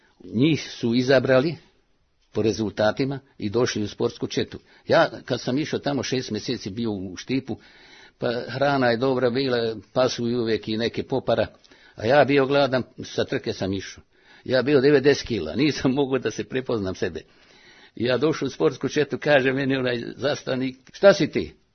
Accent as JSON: {"language": "Serbian", "country": "Serbia", "said": "a ja sam iz Srbije."}